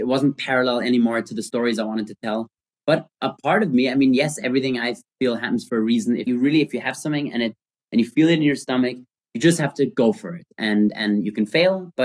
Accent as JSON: {"language": "English", "country": "Austria", "tie": "born or raised there", "said": "we grew up in Austria and generally in the German speaking world, there's so much law and order."}